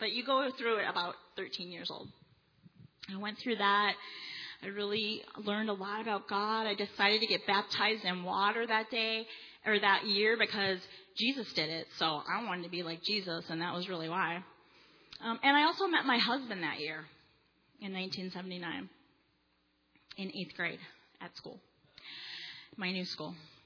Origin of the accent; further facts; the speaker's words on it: Wisconsin, United States; moved away; also born or lived in Illinois; So then 3 years later, we moved to Wisconsin. I was born in Illinois. We moved to Wisconsin in 1979. I was now 13 years old.